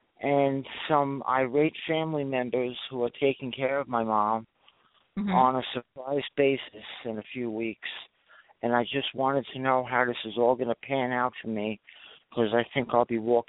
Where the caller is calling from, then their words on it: Maine, United States; Northern Maine.